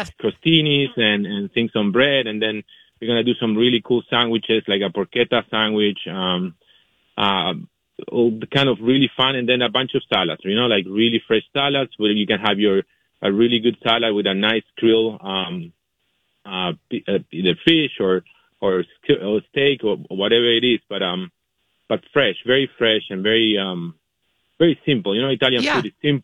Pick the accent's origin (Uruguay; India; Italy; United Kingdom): Uruguay; English is a second language; I'm from Uruguay originally